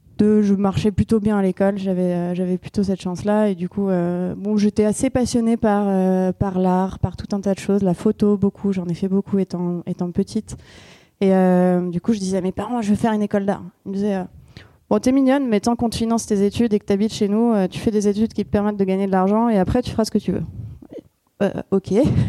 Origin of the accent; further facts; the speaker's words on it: Paris, Île-de-France, France; Moi, j'ai grandi à Paris. Je suis née à Paris.